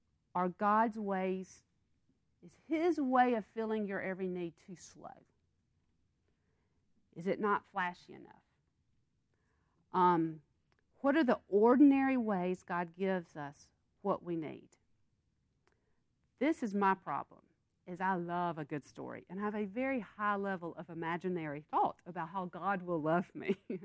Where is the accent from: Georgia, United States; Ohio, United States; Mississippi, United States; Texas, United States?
Mississippi, United States; Yazoo City; When I grew up in Yazoo City, they'd have the first, you know, harvest of the cotton.